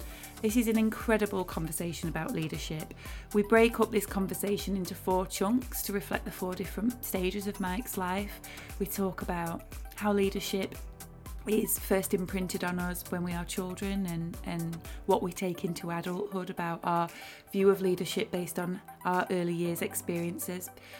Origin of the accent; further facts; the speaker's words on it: Doncaster, Yorkshire and the Humber, United Kingdom; So you're a Donny lad like me, Donny girl. So take us back to growing up in Doncaster.